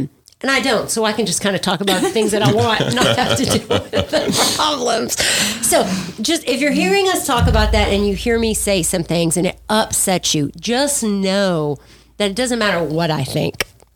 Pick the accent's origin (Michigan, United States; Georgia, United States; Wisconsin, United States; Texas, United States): Texas, United States; Pasadena; I grew up in Pasadena